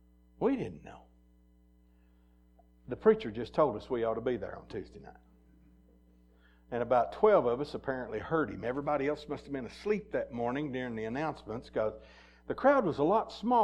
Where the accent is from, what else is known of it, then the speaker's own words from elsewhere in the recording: the South, United States; You know, I grew up in the South. I know that's a shock to you after hearing me speak for a moment. I grew up in the South, and we thought everybody was a Christian.